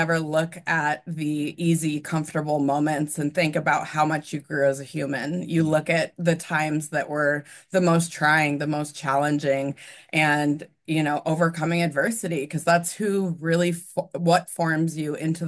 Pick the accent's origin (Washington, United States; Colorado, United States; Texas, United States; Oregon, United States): Colorado, United States; Breckenridge; I grew up in Breckenridge, Colorado. For those of you who have heard of Breckenridge, it's a great little mountain resort in Colorado and very small community.